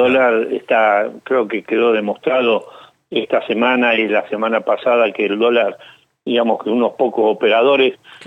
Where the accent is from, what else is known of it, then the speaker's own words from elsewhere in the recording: San Martín de los Andes, Neuquén, Argentina; Yo soy de San Martín de los Andes, yo conozco el tema